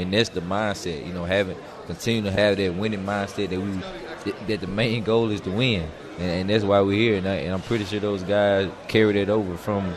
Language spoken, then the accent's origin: English; Horn Lake, Mississippi, United States; I mean, I'm from Horn Lake, Mississippi. My school, we didn't have too many guys of any guys going big power five D1.